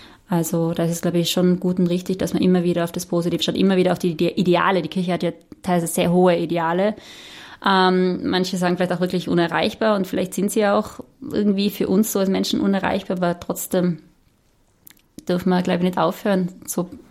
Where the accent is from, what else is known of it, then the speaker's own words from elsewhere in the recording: Austria; Als Österreicherin darf ich da jetzt sprechen, oder wie? Nein. ich bin in einer kleinen Dorfpfarre aufgewachsen.